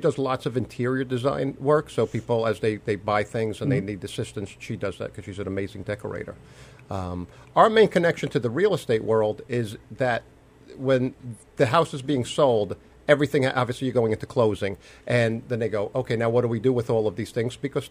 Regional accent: New York, United States; Well, I grew up in Nassau County.

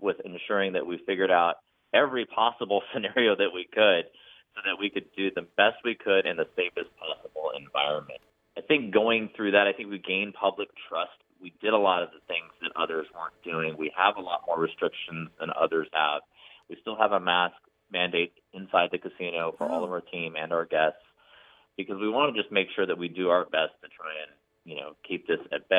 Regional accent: Las Vegas, Nevada, United States; I was born in Las Vegas, and so it was kind of inbred in who I was, learning from the industry all around you. And Vegas feels like a weird place to grow up

